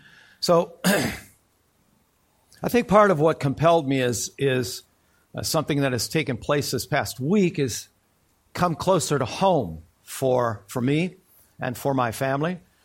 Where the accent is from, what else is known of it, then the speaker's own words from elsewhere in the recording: Waukesha, Wisconsin, United States; my hometown of Waukesha was particularly anti-slavery